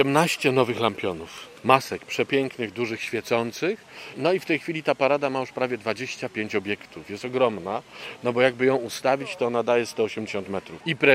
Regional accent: Podlaskie Voivodeship, Poland; now in Hajnówka, Poland; My jesteśmy z Podlasia, z Hajnówki już w tej chwili

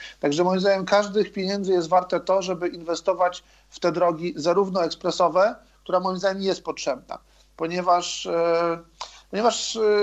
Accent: Lower Silesian Voivodeship, Poland; born there; Ja się urodziłem w województwie dolnośląskim

